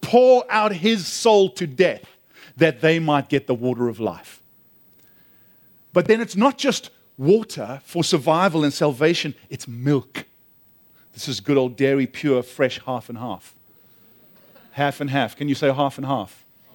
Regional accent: South Africa; I'm a South African. You never come empty-handed.

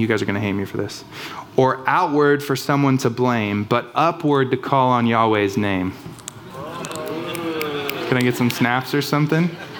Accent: California, United States; there was a terrible wildfire in my hometown in Northern California 3 years ago.

